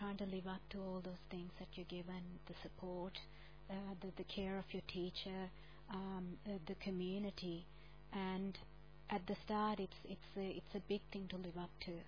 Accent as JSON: {"language": "English", "country": "Sri Lanka", "moved": "yes", "lives_now": "Australia", "said": "my family are Buddhist as well, and I'm Sri Lankan. I'm more Australian than Sri Lankan because I've been here for a long time."}